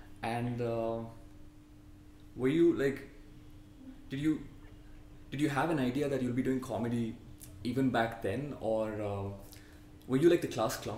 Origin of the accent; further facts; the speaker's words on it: Mangalore, Karnataka, India; now in Bangalore, India; I'm not from Bangalore actually. I'm from Mangalore.